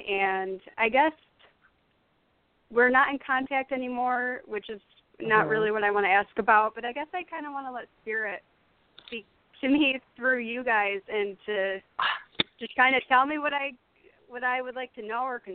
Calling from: New York, United States; I'm calling from New York.

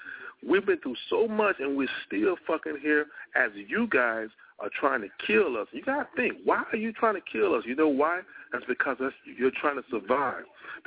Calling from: Humble, Texas, United States; I'm calling from Humble, Texas.

